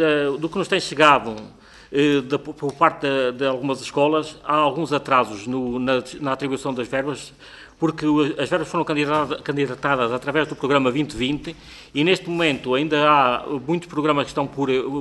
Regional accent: Castro Daire, Viseu, Portugal; Sou o Vice-Presidente da CNIP … venho de Viseu, mais propriamente de Castro da Aire.

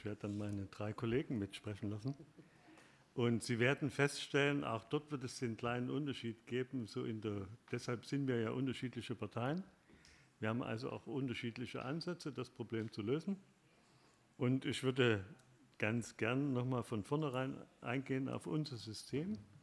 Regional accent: Germany; Und wir als Deutsche, wir haben immer gerade gesagt

